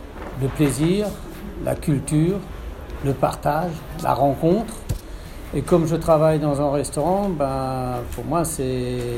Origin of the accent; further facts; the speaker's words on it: Grand Est, France; Bon, alors, je suis alsacien